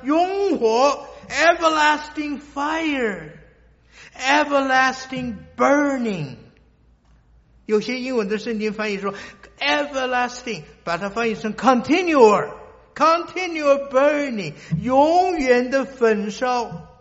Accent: Taipei, Taiwan; 我来自台北，我知道台北有多大，

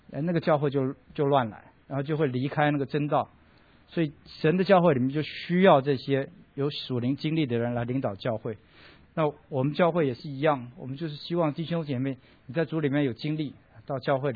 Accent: China; 跟我们中国人有点像，因为我们从那个背景出来的话

